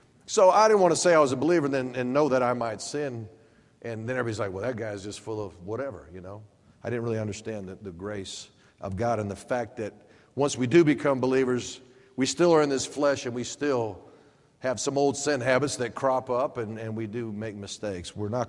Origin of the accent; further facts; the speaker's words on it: Boca Raton, Florida, United States; was my nickname because I was from Boca Raton, Florida